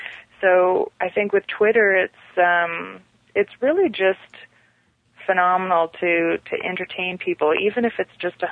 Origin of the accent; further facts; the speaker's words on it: Canada; I know that I'm not alone being Canadian feeling this way.